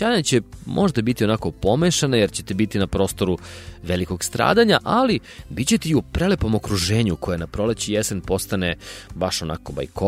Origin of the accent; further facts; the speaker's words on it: Kragujevac, Šumadija and Western Serbia, Serbia; ovako vam sa ponosom želim dobrodošlicu u Kragujevac. Namjerno kažem sa ponosom jer vodim vas u moj rodni grad